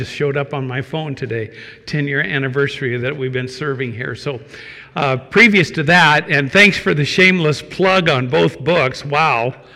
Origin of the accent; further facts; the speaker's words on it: Washington, United States; also born or lived in Moscow, Idaho; I grew up in Eastern Washington. My father was a planter, a church planter and a pastor. And during my junior high years, I lived in Moscow, Idaho.